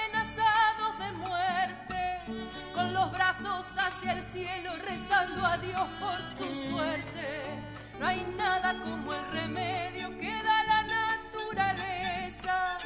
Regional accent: San Nicolás, Buenos Aires Province, Argentina; yo soy de San Nicolás, está ahí nomás, a 5 minutos.

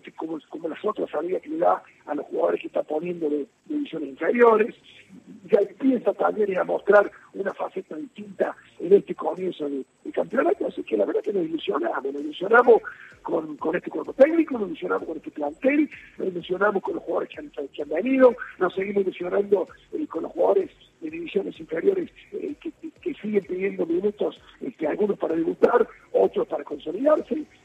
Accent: Córdoba, Argentina; yo amo Córdoba, soy cordobés, nací en Córdoba, y después de 28 años regresé a Córdoba

